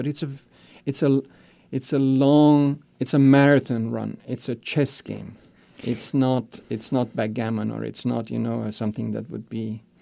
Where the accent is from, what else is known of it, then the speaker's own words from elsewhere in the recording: Vienna, Austria; moved away as an adult; also born or lived in Iran; I grew up in Vienna, in Austria. I was born there, and spent 19 years of my life there, and then summers and vacations in Iran. And then in between those years, I spent 6 years in Iran with my father.